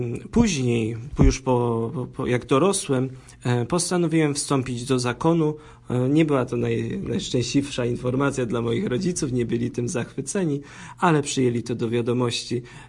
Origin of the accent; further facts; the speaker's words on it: Warsaw, Masovian Voivodeship, Poland; Urodziłem się w 1987 roku w Warszawie, pochodzę z Warszawy, tam moi rodzice mieszkają z całą rodziną. Wychowałem się w rodzinie, gdzie jest 7 dzieci aż, więc mam duże rodzeństwo.